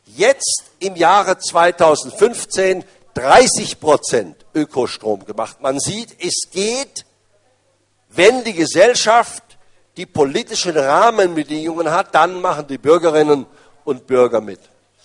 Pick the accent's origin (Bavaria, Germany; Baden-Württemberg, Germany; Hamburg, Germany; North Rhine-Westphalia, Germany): Baden-Württemberg, Germany; Baden-Baden; Ich sage Ihnen mal ein positives Beispiel aus meiner Heimatstadt Baden-Baden.